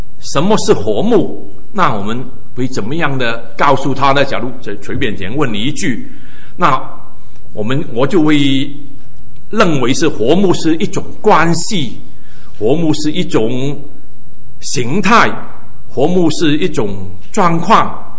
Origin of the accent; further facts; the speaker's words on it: Hong Kong; 我儿童的时代，我青少年的时代是在香港长大的，香港过的。